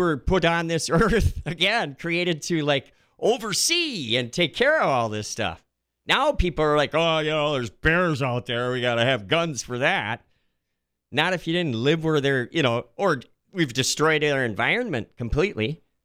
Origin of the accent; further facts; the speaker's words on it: Stoughton, Wisconsin, United States; I grew up in Stoughton, dude. Come on, 60s, 70s, you know.